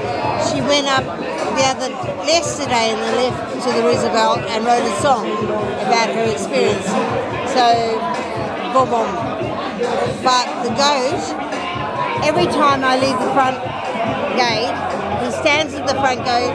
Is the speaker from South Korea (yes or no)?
no; Australia; I'm Australian.